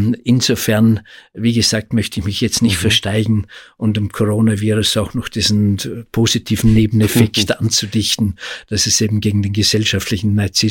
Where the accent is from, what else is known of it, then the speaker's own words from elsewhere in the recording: Austria; ist es zu einer psychischen Störung erklärt worden, bei uns in Österreich